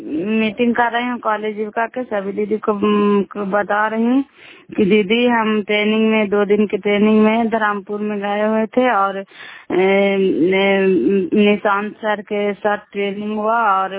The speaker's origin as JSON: {"language": "Hindi", "region": "Bihar", "country": "India", "said": "मैं नंदा जिला कराई वाला मकरौता पंचायत बैरगंज के निवासी हूँ।"}